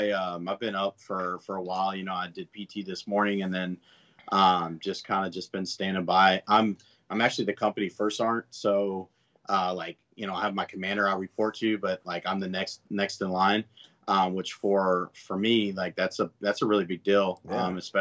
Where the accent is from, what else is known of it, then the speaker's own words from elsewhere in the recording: San Angelo, Texas, United States; also born or lived in Abilene; I was born in Abilene, but, Abilene, Texas.